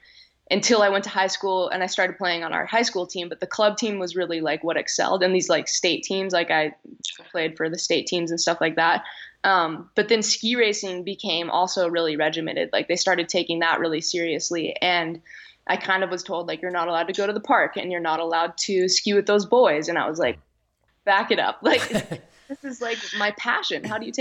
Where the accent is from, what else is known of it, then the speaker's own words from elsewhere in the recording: Squaw Valley, California, United States; Like growing up, I grew up in Squaw Valley.